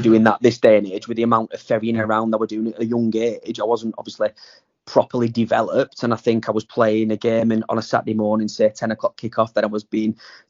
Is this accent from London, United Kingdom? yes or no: no; Burnley, North West England, United Kingdom; So I grew up in Burnley, Burnley and Briarfield.